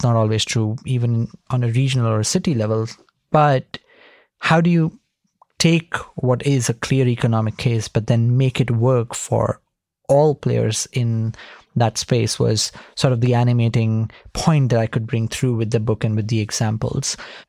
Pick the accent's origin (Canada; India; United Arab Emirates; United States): India; You know, I grew up in India.